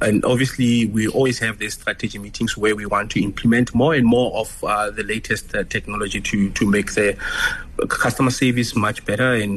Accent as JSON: {"language": "English", "town": "Kwakwa", "region": "Free State", "country": "South Africa", "tie": "born or raised there", "said": "looking at my hometown, Kwakwa, Phuthetshaba, supermarket. There is not even a single dealership in Kwakwa, and all the people from Kwakwa need to drive out to actually go service their car."}